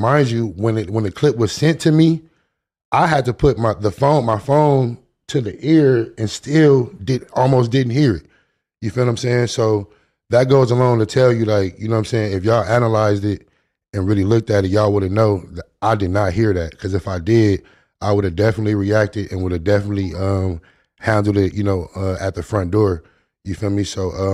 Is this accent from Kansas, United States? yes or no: no; Long Beach, California, United States; Myself, I have family from Long Beach. I grew up in Long Beach.